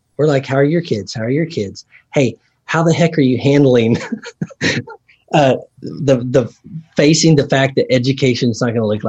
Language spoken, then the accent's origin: English; Texas, United States; Let's meet at WordCamp DFW, kind of my hometown, you know, Dallas Fort Worth, my hometown WordCamp.